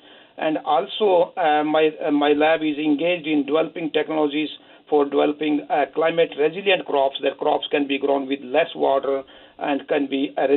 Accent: India; also born or lived in England; now in United States; And originally, I came from India and did my research in England, my PhD, and been teaching here for since 1998 in the US.

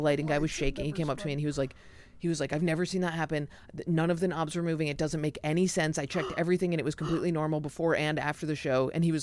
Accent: Canada; I'm a Canadian

